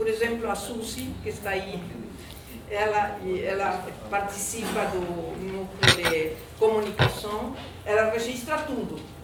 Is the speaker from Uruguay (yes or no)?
yes; Uruguay; moved away as an adult; now in Brazil; a maioria já me conhece, sou uruguaia, faz mais de 30 anos que moro aqui, fui exilada política, morei na Bélgica, fui exilada política do Uruguai, exilada política do Chile